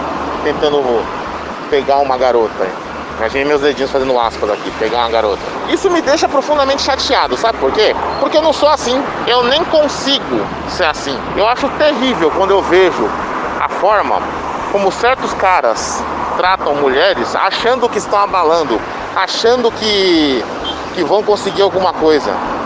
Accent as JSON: {"language": "Portuguese", "region": "São Paulo", "country": "Brazil", "said": "Sou de São Paulo, capital. Tenho 42 anos."}